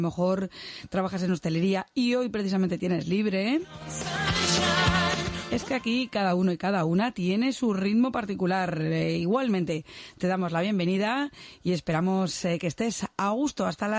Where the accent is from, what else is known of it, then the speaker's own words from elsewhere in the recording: Bilbao, Basque Country, Spain; Bueno, pues como somos de Bilbao